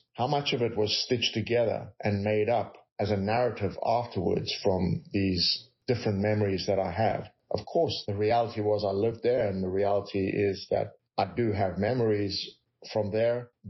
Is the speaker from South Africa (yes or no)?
yes; South Africa; also born or lived in United States; I'm from South Africa originally, and brief history of my life is I grew up in South Africa.